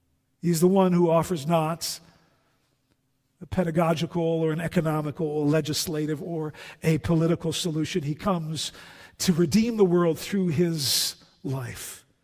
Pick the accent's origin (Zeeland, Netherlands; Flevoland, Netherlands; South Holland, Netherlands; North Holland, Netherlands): South Holland, Netherlands; The Hague; Yesterday morning at 6:15 in my hometown, actually not very far from where I grew up in The Hague